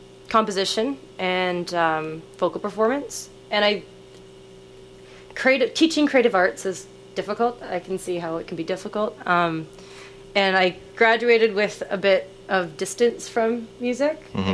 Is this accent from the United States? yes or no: no; Canada; accent: Canadian; I can hear my Canadian accent so much